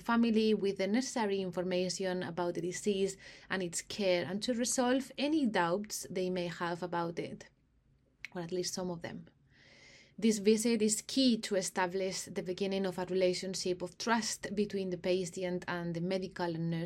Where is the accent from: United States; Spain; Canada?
Spain; English is a second language; now in London, United Kingdom; I am originally from Spain